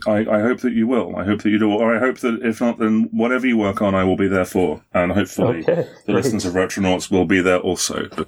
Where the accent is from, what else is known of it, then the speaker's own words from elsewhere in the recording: United Kingdom; That was a Monty Python reference. I'm British. I gotta do the Monty Python references.